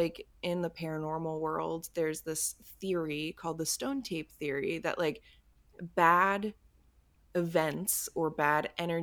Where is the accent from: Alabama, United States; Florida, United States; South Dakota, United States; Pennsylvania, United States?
Pennsylvania, United States; Well, I'm from Bucks County, Pennsylvania.